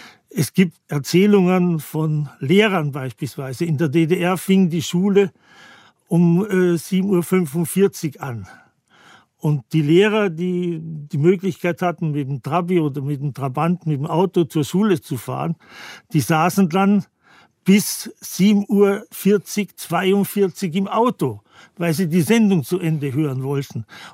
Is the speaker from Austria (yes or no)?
yes; Austria; Ich war und bin noch immer Österreicher